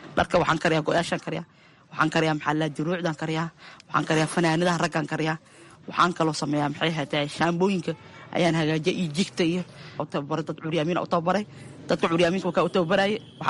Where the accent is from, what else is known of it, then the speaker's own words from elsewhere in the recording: Mogadishu, Banaadir, Somalia; moved away; aniga waxaan kasoo qaxay Xamar, waxaan ku dhashay degmada Shibis, Yaqshiidna kusoo barbaaray. marka maxay ahayd Xamar waan kasoo qaxay 2007-dii ayaan kasoo qaxay.